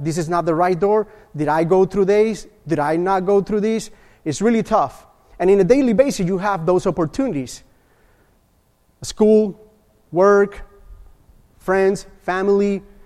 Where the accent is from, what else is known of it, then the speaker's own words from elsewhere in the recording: Puerto Rico; moved away as an adult; most likely you guys know that I came from Puerto Rico.